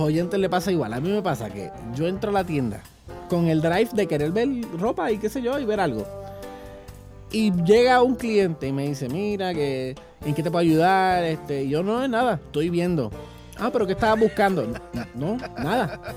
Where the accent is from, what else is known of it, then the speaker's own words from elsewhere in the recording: Puerto Rico; Entonces, yo, como boricua al fin